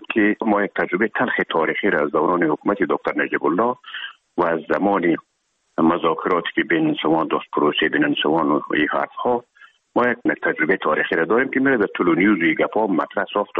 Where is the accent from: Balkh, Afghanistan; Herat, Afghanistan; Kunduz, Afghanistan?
Herat, Afghanistan; now in Kabul, Afghanistan